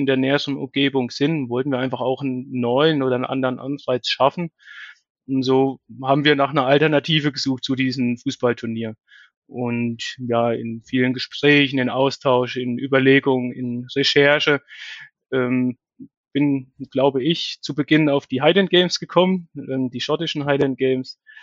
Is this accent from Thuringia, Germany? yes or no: yes; Bettenhausen, Thuringia, Germany; born there; now in Birx, Germany; Ich bin noch 29 Jahre alt, bin gebürtig aus Bettenhausen bei Meining und darf seit nunmehr 5 Jahren in Birks leben, wohne dort mit meiner Frau und meinem Kind.